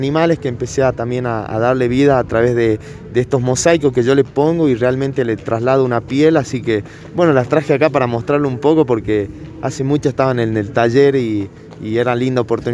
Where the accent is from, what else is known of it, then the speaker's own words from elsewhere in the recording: Jujuy, Argentina; Yo soy jujeño, muralista, comunicador social y artista plástico.